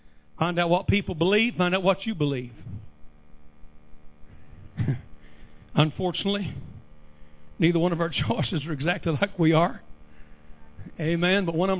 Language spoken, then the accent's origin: English; United States; As an American, it stirs me up that somebody can attack our embassy and murder our ambassador and three Americans protecting him.